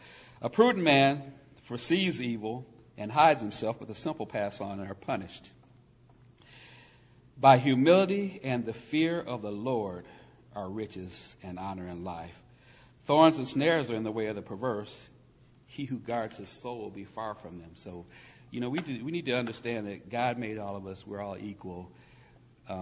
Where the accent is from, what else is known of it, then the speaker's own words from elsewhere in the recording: Indianapolis, Indiana, United States; born there; I was born in Indianapolis, within earshot of the Speedway, and at 6 months old, my dad had me at the 500 as a baby.